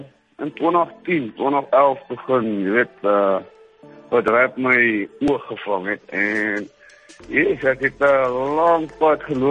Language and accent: Afrikaans; Burgersfort, Limpopo, South Africa; also born or lived in Bethal; Ek is van Burgersfort. Ek was gebore in Bethal, maar het meeste van my kinders daar in Burgersfort gebly.